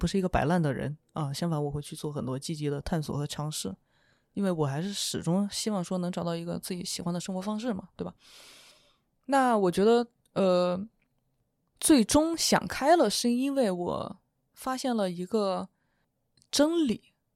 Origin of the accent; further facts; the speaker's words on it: Chengdu, Sichuan, China; 但是因为我从小就在成都长大